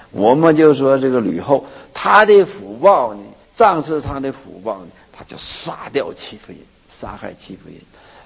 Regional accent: Northeast China, China; 这个我是东北人哈，就是这个也是下大雪的地方。这个冬天呢，夏天呢，种田呢，我家里是种田的哈。

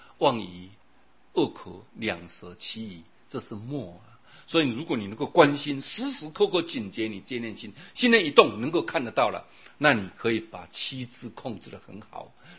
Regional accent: China; 我们中国人对这方面蛮有喜欢的，对不对？

